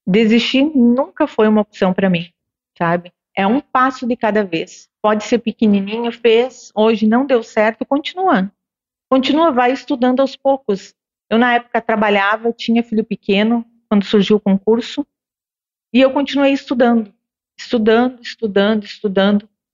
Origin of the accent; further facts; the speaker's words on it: Tapejara, Brazil; Eu acabei voltando para minha cidade natal, Tapejara, para ter o apoio da minha mãe